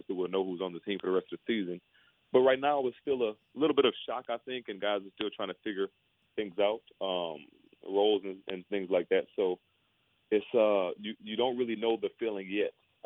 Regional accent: Baton Rouge, Louisiana, United States; So I'm from Baton Rouge

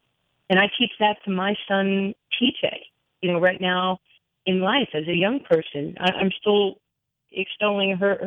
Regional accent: New York, United States; she would ask me what it was like growing up in New York

